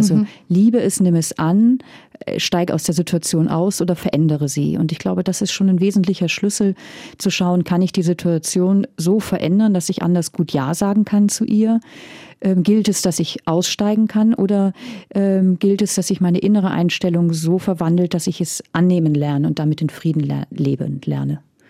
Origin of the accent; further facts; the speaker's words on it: Northern Germany, Germany; accent: German; now in Austria; Nein, ich lebe jetzt schon 14 Jahre in Österreich, aber die deutsche Zunge hört man mir immer noch an. Ich komme aus Norddeutschland und das werde ich wohl auch nie verlieren.